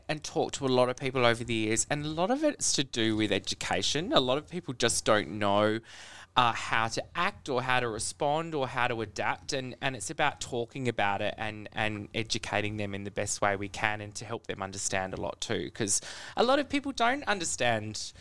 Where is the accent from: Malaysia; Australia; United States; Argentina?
Australia; Pinjarra, Western Australia; I grew up in Pinjarra, a country town.